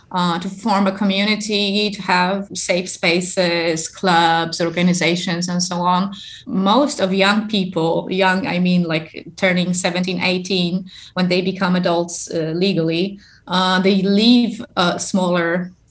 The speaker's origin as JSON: {"language": "English", "town": "Wrocław", "region": "Lower Silesian Voivodeship", "country": "Poland", "lives_now": "Warsaw, Poland", "said": "I come from Wrocław. It's also a city. It's definitely smaller than Warsaw. Now I live in Warsaw and I feel the difference."}